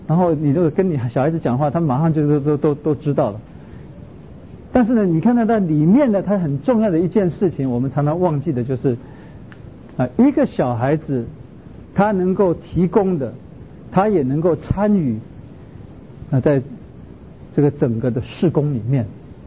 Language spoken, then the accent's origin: Chinese; China; 我们中国人问说你是哪一间教会的